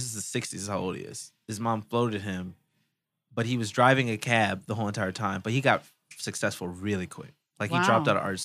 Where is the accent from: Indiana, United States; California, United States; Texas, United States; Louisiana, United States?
California, United States; Los Angeles; I grew up in South Central, so I grew up in the bad part of Los Angeles. I grew up in actual Los Angeles